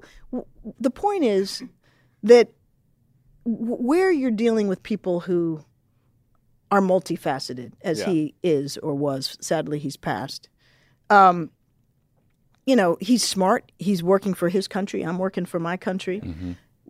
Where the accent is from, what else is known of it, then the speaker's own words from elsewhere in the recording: Washington, District of Columbia, United States; I grew up in Washington, D.C., born in the mid-60s, grew up in the 70s and 80s